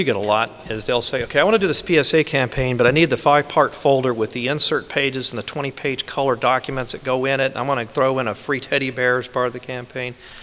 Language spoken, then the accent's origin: English; Tennessee, United States; For example, I'm from Tennessee. And in Tennessee, no offense, because I'm from there, we kind of talk like that.